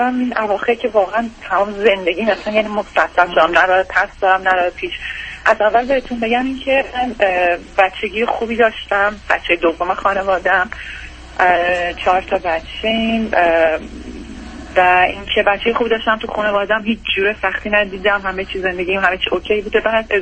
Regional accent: Iran; moved away as an adult; now in United States; با بچه‌م از ایران اومدیم بیرون دو سال پیش.

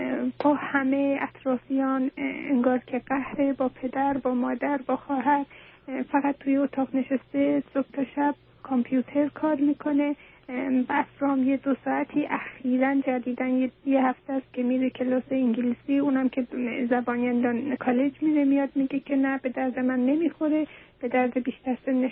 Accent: Iran; moved away; من یه چند ماهیه که از ایران اومدیم، شوهرم و من و پسرم.

